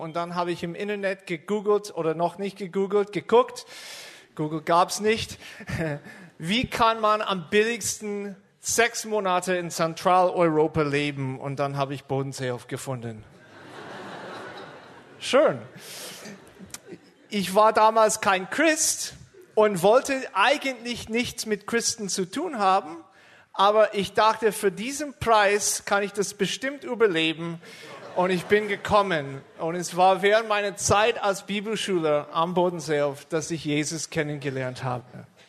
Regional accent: Chicago, Illinois, United States; German is a second language; now in Germany; Wie man hört, ich komme nicht aus Deutschland, komme aus Chicago, bin seit 15 Jahren am Bodenseehof

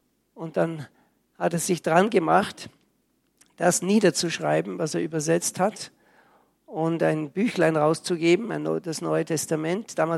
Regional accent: Austria; now in Switzerland; Ich komme aus der Schweiz, aber ich bin Österreicher. Von ganzem Herzen. Ich kann immer noch nicht Schweizerdeutsch. Meine Frau ist Schweizerin.

